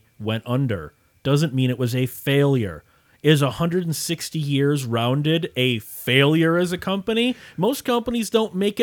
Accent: Wisconsin, United States; Well, you're just in Wisconsin. I'm from Wisconsin.

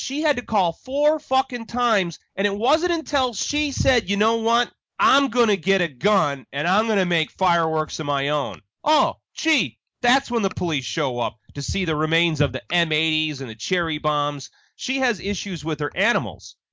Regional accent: Chicago, Illinois, United States; now in Los Angeles, United States; when I grew up in Chicago, fireworks were illegal, and the cops would arrest motherfuckers for blowing shit off.

